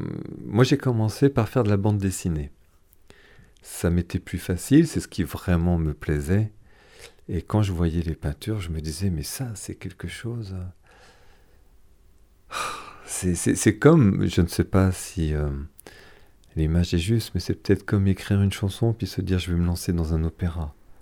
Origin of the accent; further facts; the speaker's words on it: France; born there; Je suis né en France. Je quitte rarement la France.